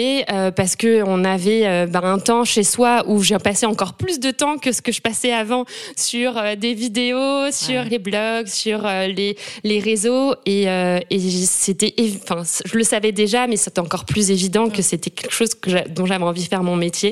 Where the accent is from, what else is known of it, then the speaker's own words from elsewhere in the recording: Puteaux, Île-de-France, France; qui est originaire de Martinique et de par ma mère qui est du sud-ouest de la France. Okay. J'ai grandi à Puteau, donc en banlieue parisienne